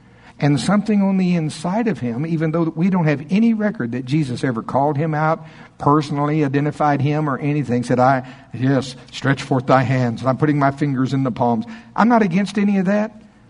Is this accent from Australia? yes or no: no; Oklahoma, United States; I'm from Oklahoma. I love it.